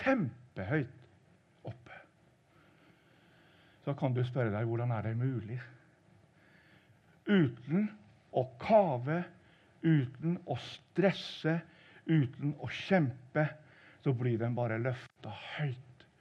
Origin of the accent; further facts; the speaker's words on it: Rørvik, Trøndelag, Norway; Men jeg er født i Trøndelag, og vokst opp da ut ved havet, Rørvik. Eller Nærøy heter kommunen, heter Nærøysund også, de to kommunene slåss sammen.